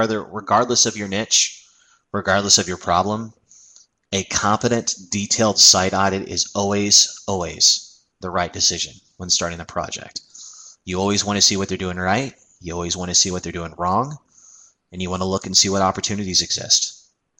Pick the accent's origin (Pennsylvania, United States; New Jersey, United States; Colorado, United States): Colorado, United States; from Colorado